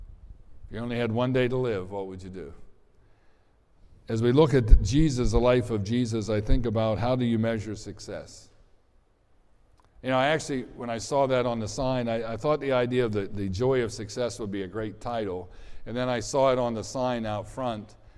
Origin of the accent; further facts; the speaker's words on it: Mud Lake, Pennsylvania, United States; I was born and raised in Mud Lake, Pennsylvania. Just like it sounds, M-U-D, we weren't even high class enough to have a K.